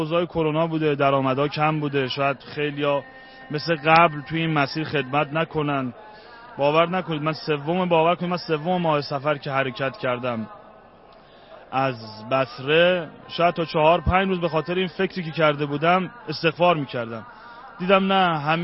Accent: Shahrud, Semnan, Iran; من اصالتا شاهرودی هستم

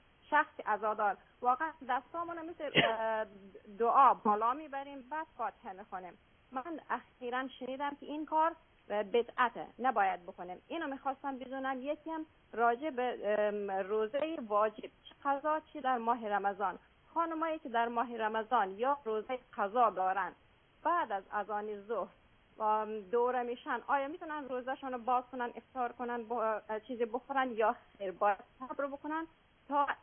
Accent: Afghanistan; من اهل افغانستانم، ما افغانستانی ها عادت داریم

